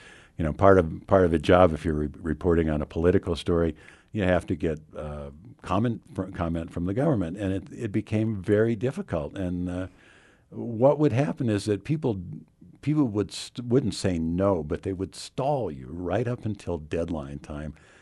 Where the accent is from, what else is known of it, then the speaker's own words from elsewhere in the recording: Fairbanks, Alaska, United States; But I come from Fairbanks, Alaska, originally, and so that wasn't a daunting thing about it.